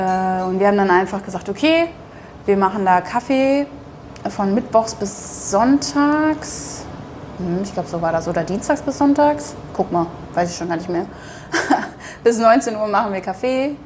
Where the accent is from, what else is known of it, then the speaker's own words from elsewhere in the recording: Duisburg, North Rhine-Westphalia, Germany; now in Bremen, Germany; ich komme eigentlich aus Duisburg, aber jetzt wohne ich in Bremen